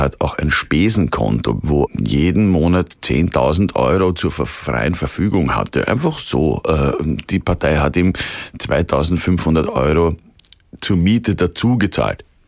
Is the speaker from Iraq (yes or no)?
no; Austria; mein Heimatland hat ja eine lange Geschichte. Wir waren einmal eine große Monarchie, wie Sie vielleicht wissen, die K&K, die Donaumonarchie.